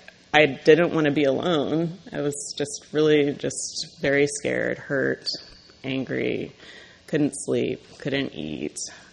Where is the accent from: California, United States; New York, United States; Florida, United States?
California, United States; San Diego; from San Diego.